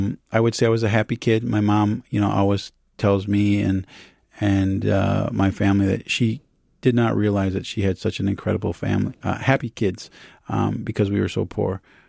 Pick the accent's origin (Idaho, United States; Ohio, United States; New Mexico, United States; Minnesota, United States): Minnesota, United States; born there; also born or lived in Gambia; You know, I was born here, but my family at a very early age wanted to make sure that I understood